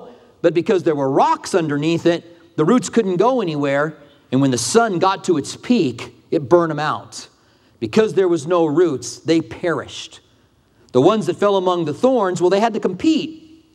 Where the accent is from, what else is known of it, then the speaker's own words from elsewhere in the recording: Albuquerque, New Mexico, United States; now in Tucson, United States; what are you doing having a lawn in Tucson, Arizona? I don't know. I'm from Albuquerque. I just want a piece of that still, I guess.